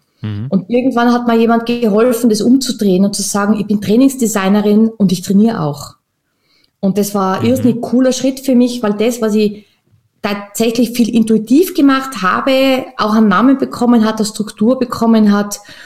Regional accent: Tyrol, Austria; now in Vienna, Austria; Ja, tatsächlich bin ich gebürtige Österreicherin, ursprünglich aus Tirol und zwischen mit Leidenschaft in Wien, beheimatet im wichtigsten Bezirk.

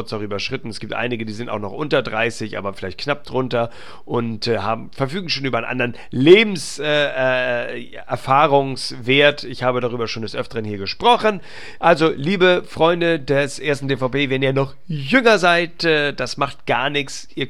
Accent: Northern Germany, Germany; Ich gratuliere natürlich auch als Norddeutscher

